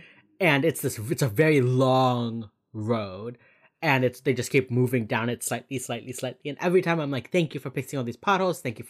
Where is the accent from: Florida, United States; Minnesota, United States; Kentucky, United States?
Florida, United States; And I am from Miami-Dade County, which just that county has like 5 million people living in it.